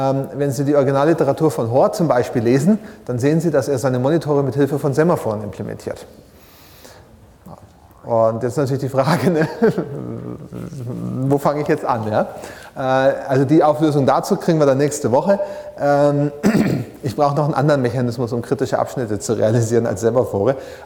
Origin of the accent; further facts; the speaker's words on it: Bavaria, Germany; also gerade als Franke, ne?